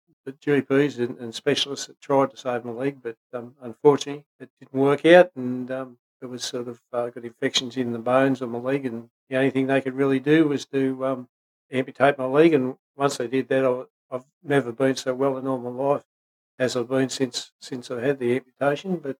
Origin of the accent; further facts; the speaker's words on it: Albury, New South Wales, Australia; moved away as an adult; I was born in Albury, and I was at school, right through school there, and left in 1970 to start Steelworks at Wollongong